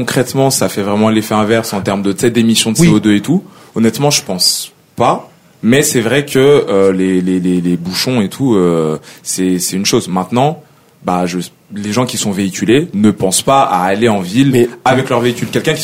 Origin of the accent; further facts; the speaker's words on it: Lyon, Auvergne-Rhône-Alpes, France; Je viens de Lyon, c'est pareil. C'est une plus petite ville.